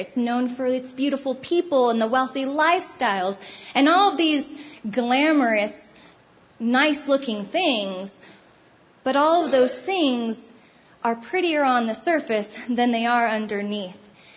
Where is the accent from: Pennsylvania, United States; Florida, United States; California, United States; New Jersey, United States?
California, United States; I grew up in Southern California, the beautiful California